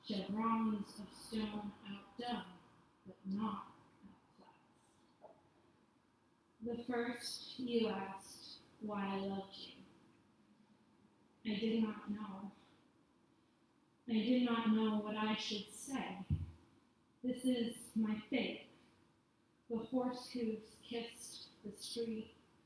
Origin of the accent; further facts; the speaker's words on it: Boston, Massachusetts, United States; And now I grew up in Boston, Massachusetts